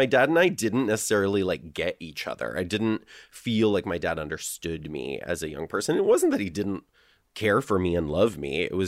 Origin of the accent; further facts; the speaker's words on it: Litchfield, Connecticut, United States; I grew up in Litchfield, but like right on the Litchfield-Torrington border.